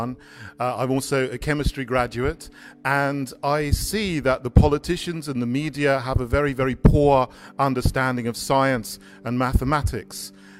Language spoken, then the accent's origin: English; United Kingdom; I'm from Great Britain.